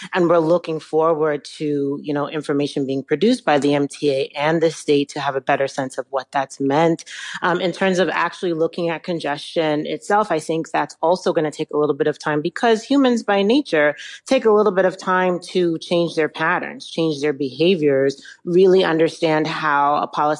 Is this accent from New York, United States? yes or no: yes; New York, United States; But also I'm a New Yorker, I'm born and raised, and so I'm not really afraid of conflict.